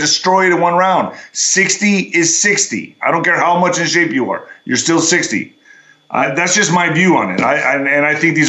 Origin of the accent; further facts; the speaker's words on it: Ciudad Juarez, Chihuahua, Mexico; also born or lived in El Paso, United States; I mean, I was raised in Ciudad Juarez and El Paso, so I grew up on both sides of the border.